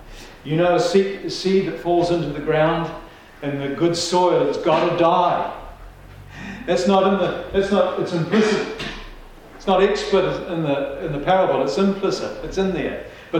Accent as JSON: {"language": "English", "country": "New Zealand", "said": "I know when I first came to Christ, I was a defector from New Zealand pagan society."}